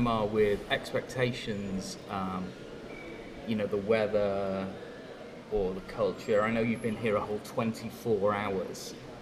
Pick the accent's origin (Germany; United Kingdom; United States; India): United Kingdom; Now, I'm British, so I have no idea what the baseball comparison